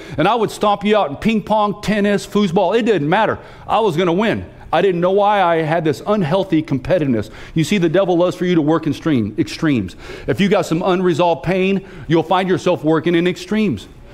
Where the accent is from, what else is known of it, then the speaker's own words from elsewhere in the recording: California, United States; I grew up in California and I played football, and there are a lot of Christians in California.